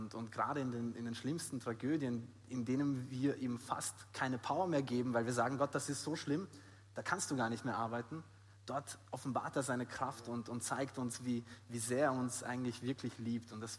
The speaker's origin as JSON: {"language": "German", "country": "Austria", "said": "meine Familie ist aus Rumänien, wir waren auf dem Heimweg von Rumänien nach Österreich. Ich bin aus Österreich"}